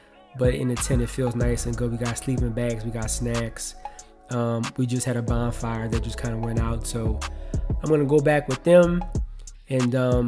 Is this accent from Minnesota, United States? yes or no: no; New Orleans, Louisiana, United States; I'm from New Orleans, right?